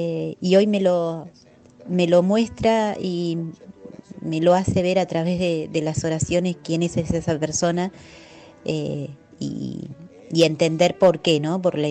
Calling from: Munro, Buenos Aires Province, Argentina

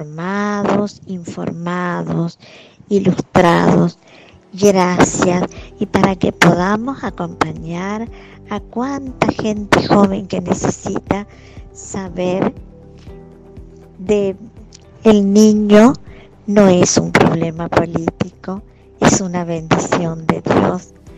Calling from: Corrientes, Argentina; de Corrientes.

